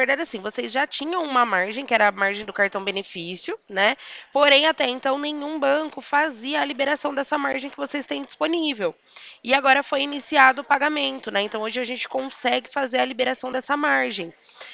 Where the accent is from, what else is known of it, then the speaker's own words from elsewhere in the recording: Limeira, São Paulo, Brazil; E a minha cidade é Limeira. Eu sou do interior de São Paulo.